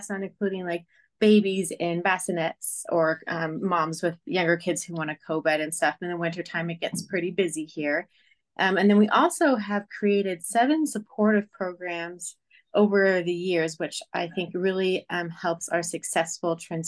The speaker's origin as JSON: {"language": "English", "region": "Washington", "country": "United States", "tie": "born or raised there", "said": "I grew up in Washington State. So that's where I was."}